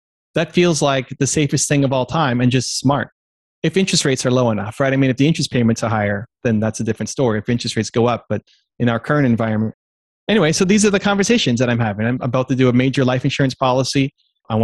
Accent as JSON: {"language": "English", "country": "Canada", "said": "I'm Canadian"}